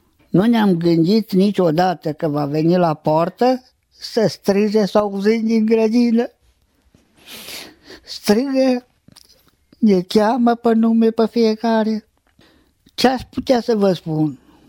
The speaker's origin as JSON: {"language": "Romanian", "town": "Agriș", "country": "Romania", "said": "sunt din Agriș."}